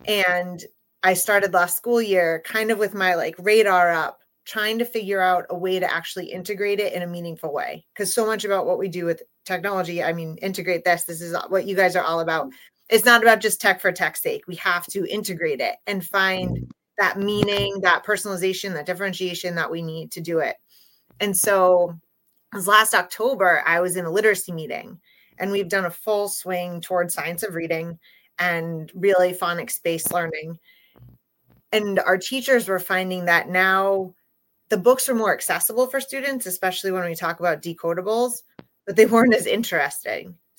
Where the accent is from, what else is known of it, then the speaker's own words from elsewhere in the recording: Massachusetts, United States; I'm from Massachusetts, and I work in Dartmouth Public Schools